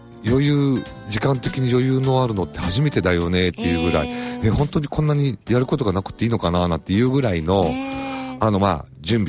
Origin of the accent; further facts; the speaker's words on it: Okazaki, Aichi, Japan; 地元岡崎ですね